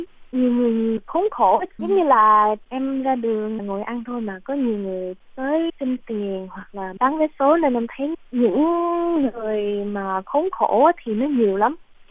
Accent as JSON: {"language": "Vietnamese", "country": "Canada", "tie": "born or raised there", "lives_now": "Philippines", "said": "Em sinh ra và lớn lên ở Canada."}